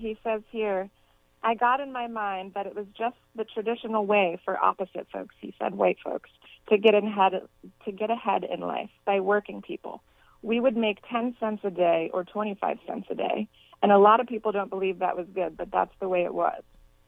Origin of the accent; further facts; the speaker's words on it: Florida, United States; My home state is home to one of the largest farm worker coalitions, the Coalition of Immokalee Workers, who have been running a great campaign.